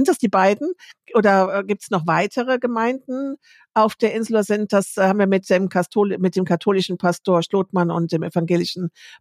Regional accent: Rhineland, Germany; now in Ostfriesland, Germany; als ich nach Ostfriesland gezogen bin und habe gesehen, wie groß das Angebot also bei uns im Rheinland gibt es evangelisch-katholisch

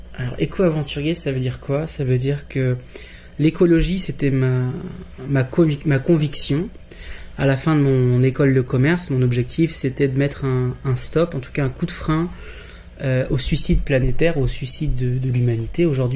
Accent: Saint-Malo, Brittany, France; born there

